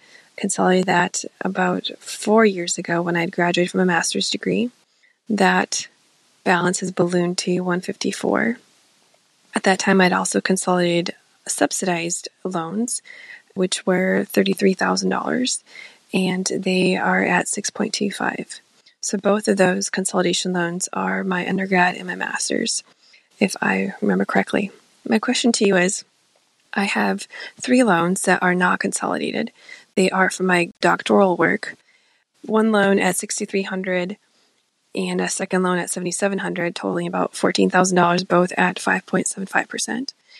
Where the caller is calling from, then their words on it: Midwest, United States; I'm calling from the Midwest.